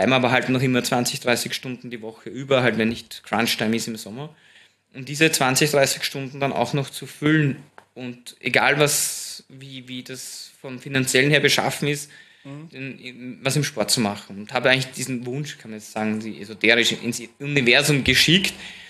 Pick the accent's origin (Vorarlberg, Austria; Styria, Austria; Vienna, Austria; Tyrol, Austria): Vienna, Austria; ich bin ein Wiener